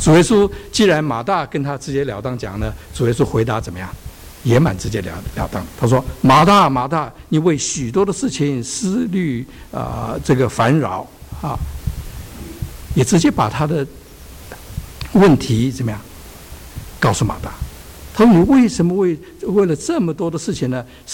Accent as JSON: {"language": "Chinese", "country": "China", "said": "中文翻译大概我们中国人这个很讲究伦理道德哈"}